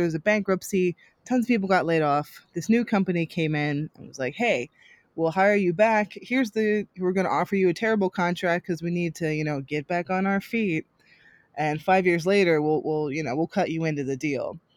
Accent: New Jersey, United States; now in Philadelphia, United States; I'm not, I'm not from Alabama. I'm from Jersey. I live in Philly.

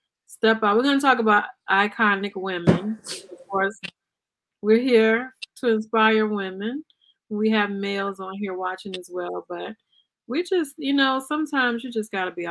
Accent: Richmond, Virginia, United States; I'm from Richmond, Virginia, and in that area, of course, we dance the records

